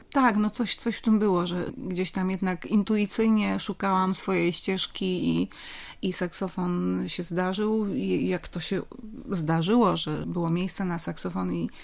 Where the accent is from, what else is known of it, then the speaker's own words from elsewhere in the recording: Silesian Voivodeship, Poland; Ja pochodzę ze Śląska i w takiej rodzinie się wychowałam.